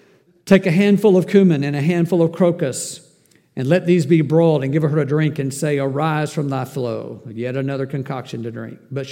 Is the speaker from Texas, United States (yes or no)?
no; Murfreesboro, Tennessee, United States; He said, I'm from Crossville, Tennessee, and I'm lost. I said, I'm from Murfreesboro, and I'm lost too.